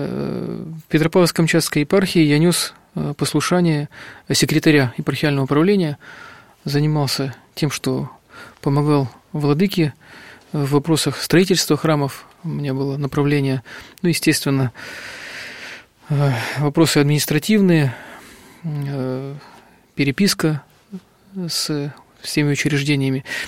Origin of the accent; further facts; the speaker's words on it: Perm, Perm Krai, Russia; born there; also born or lived in Novosibirsk Oblast; now in Kamchatka, Russia; Родился я на Западном Урале, в Перми. 9 лет провел в монастыре в городе Новосибирске, в Михайло-Архангельском